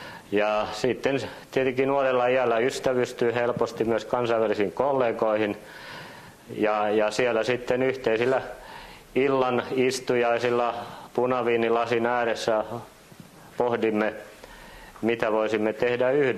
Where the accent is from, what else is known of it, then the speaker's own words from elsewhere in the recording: Helsinki, Uusimaa, Finland; pikkupoikana Käpylässä asuessa niin me aina menimme nyrkkeilemään Kumpulan nyrkkeilykehään.